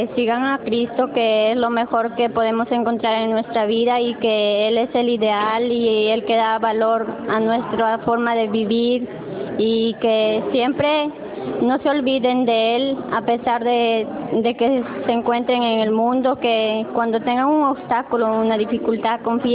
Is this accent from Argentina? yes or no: no; Paimas, Piura, Peru; De Paimas.